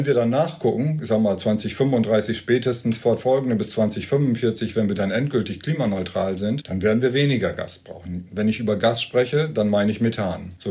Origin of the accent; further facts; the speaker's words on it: Lower Saxony, Germany; Ich komme ja aus Friesland, David, und da, glaube ich, gibt es schon länger eine Sensibilität für Klimaschutz und gegen Klimawandel, weil wir eben auch auf Seelevel liegen